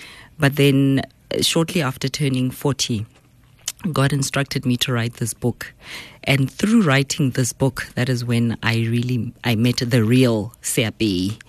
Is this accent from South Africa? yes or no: yes; Sebokeng, Gauteng, South Africa; I'm from the Vaal. I was born in Sharpeville, raised in the Vaal, Sebokeng, schooled there as well, tertiary, went to VUT